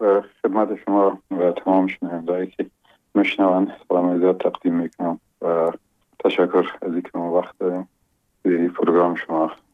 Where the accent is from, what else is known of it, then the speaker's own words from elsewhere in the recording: Gomran, Logar, Afghanistan; also born or lived in other cities of Afghanistan; یکی از قریه های قشنگ ولایت لوگر و از مربوطات ولسوالی محمد آقا، یک قریه با اسم گمران و شیرازه یاد میشه. در اونجا به دنیا آمدیم و اون سال اول زندگیرم اونجا در آغوش پدر و مادر بزرگ شدیم